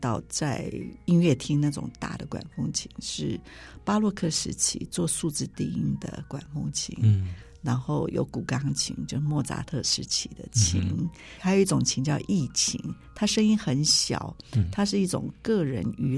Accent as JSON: {"language": "Chinese", "country": "Taiwan", "also_born_or_lived": "United States", "said": "那同时也看着我们在美国念书的时候，其实当很多人问你从哪里来的时候，你说台湾的时候，他们都听成泰国"}